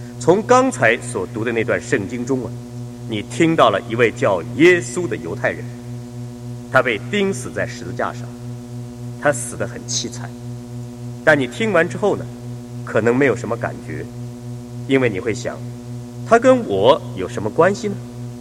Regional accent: China; 是的，我们中国人呢，大多数的中国人都是有这样的想法。

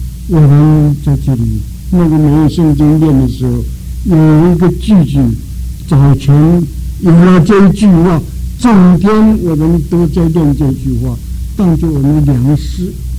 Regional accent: Xiamen, Fujian, China; moved away; 实在是前些年我回到中国去，我回到我们的家乡厦门去

